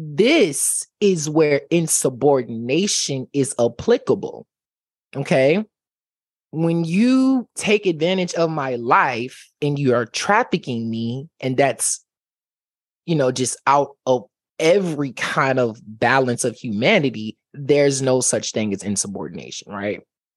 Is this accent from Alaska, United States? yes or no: no; Richmond, Virginia, United States; You guys know me. I'm from Virginia. I'm from Richmond, Virginia.